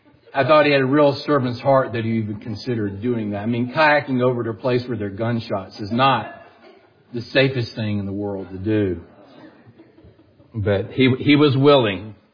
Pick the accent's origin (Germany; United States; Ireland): Ireland; I'm Irish. We're more emotional.